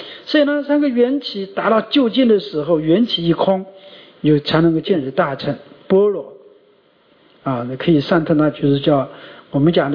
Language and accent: Chinese; Anhui, China; 我后来我感到很耻辱，还是我安徽人